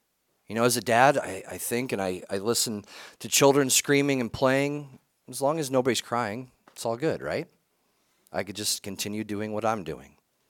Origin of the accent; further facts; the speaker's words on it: Ohio, United States; growing up in Ohio, as close to Sandusky, which they have this place called Cedar Point, it's an amusement park